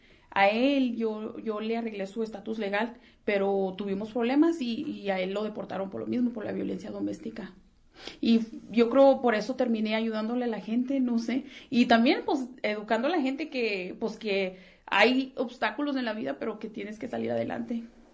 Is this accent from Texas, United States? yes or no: no; La Mesa, New Mexico, United States; Vivo aquí en Nuevo México. Crecí aquí en La Mesa. Es un pueblo pequeño que está cerca de aquí, de en between Las Cruces y El Paso. Mi papá era un trabajador del campo.